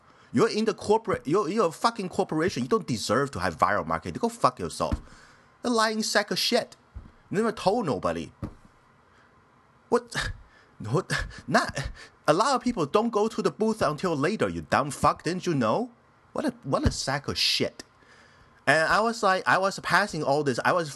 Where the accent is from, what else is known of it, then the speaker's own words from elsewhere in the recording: United States; I was like, excuse me, I'm American. Okay, forget I'm American.